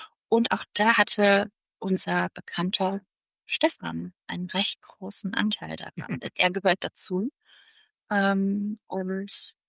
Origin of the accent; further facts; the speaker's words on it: Cologne, North Rhine-Westphalia, Germany; Wir kommen aus der Gegend, wir kennen jede Kathedrale, die darin abgebildet ist. Wir haben sie selber gesehen, besucht. Unsere Kinder sind in Köln geboren.